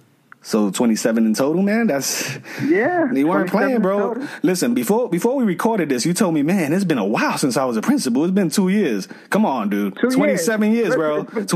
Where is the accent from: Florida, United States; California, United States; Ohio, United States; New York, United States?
New York, United States; New York City; being born and raised in the Bronx section of New York City and even teaching for a year